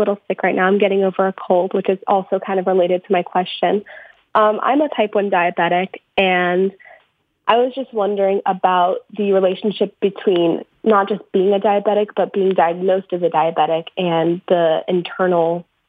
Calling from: West Palm Beach, Florida, United States; I'm calling from West Palm, Florida.

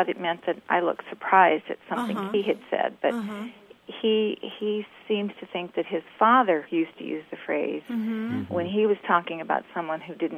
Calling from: Mansfield, Texas, United States; I'm calling from Mansfield, Texas.

